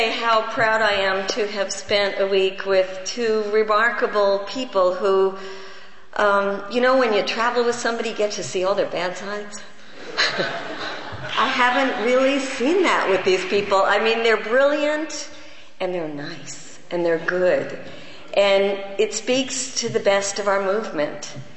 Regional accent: California, United States; And I feel like that often because I'm from the Bay Area.

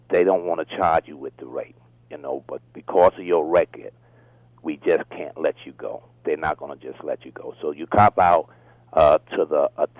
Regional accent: New York City, New York, United States; Well, I grew up in Harlem, New York, New York City

